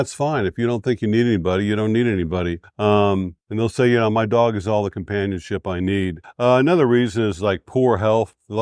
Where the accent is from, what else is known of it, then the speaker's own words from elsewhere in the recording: United States; now in Philippines; especially men back in America, my home country.